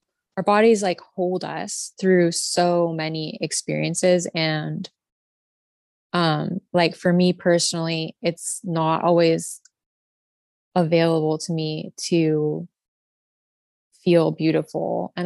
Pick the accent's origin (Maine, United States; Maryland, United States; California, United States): California, United States; moved away as an adult; And I knew that if I stayed in California, it was too expensive. And I had also, I'm from California.